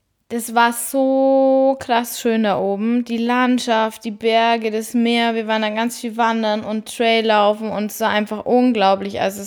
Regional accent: Bavaria, Germany; für mich als Bayerin ist es da oben echt ungewöhnlich

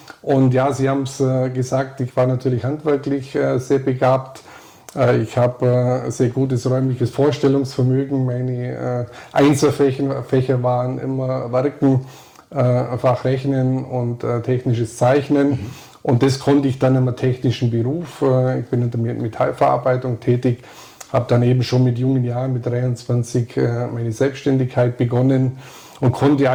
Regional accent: Memmingen, Bavaria, Germany; also born or lived in Hitzenhofen / Steinheim; Ja, ich bin sozusagen ein Landkind, ja. Zunächst einmal in Hitzenhofen gewesen, dann nach Steinheim gezogen und dann nach Memmingen gekommen, aufgewachsen am Hühnerberg, im Industriegebiet.

